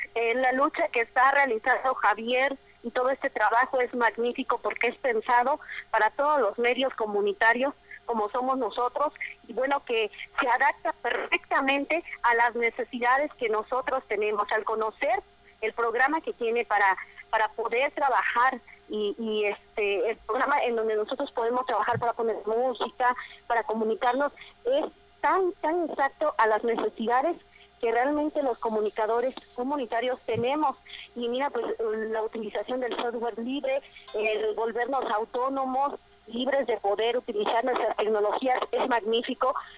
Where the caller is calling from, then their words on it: San Cristóbal de las Casas, Chiapas, Mexico; saludo con muchísimo gusto a todo el público desde San Cristóbal de las Casas, Chiapas